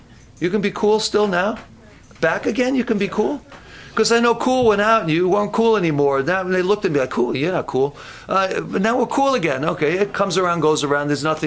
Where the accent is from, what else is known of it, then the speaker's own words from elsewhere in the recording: New York City, New York, United States; I grew up in New York City. We don't hunt in New York City. I didn't grow up here in the woods where they go shoot deer and they do this and that.